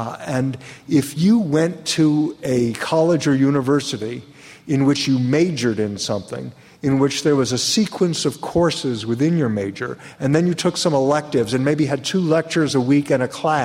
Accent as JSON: {"language": "English", "town": "Pacific Palisades", "region": "California", "country": "United States", "tie": "born or raised there", "said": "Wilson came onto my scene when I was 15 years old and growing up in Pacific Palisades, California."}